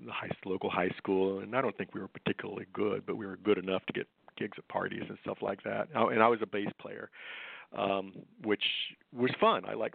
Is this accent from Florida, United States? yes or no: yes; Tampa, Florida, United States; I grew up in Tampa, Florida, I don't know that our family was particularly, well, we weren't musical.